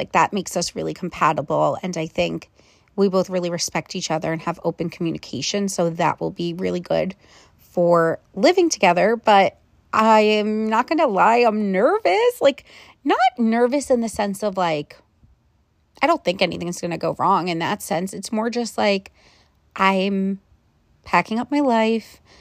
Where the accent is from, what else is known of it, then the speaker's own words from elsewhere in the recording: East Coast, United States; I'm from the East Coast. You know, he grew up more outdoorsy, and I'm like East Coast, lived in the city for a decade